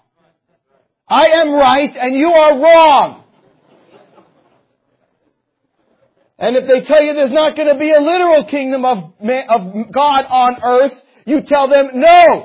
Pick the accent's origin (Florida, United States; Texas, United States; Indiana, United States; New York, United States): New York, United States; Bronx; Well, I'm from the Bronx, okay? How about them Yankees?